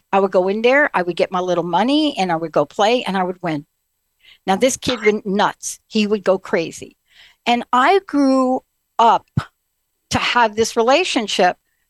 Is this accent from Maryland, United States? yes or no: no; Bronx, New York, United States; I grew up in the Bronx in New York.